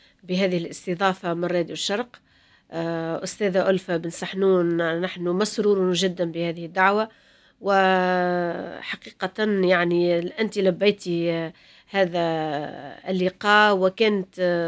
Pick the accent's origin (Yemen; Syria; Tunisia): Tunisia; Medenine; أنا تربيت في الجنوب التونسي تحديدا ولاية مدنين، وطرق الشعر بابي منذ كنت يافعة